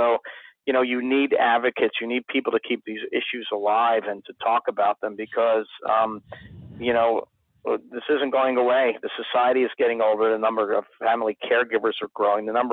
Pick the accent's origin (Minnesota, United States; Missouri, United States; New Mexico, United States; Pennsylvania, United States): Pennsylvania, United States; Philadelphia; maybe the close-knit urban families that I grew up in Philly, everybody kind of disperses